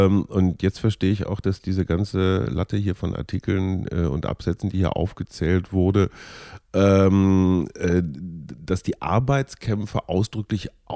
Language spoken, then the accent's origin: German; North Rhine-Westphalia, Germany; Aus meiner Jugend als Kind in Nordrhein-Westfalen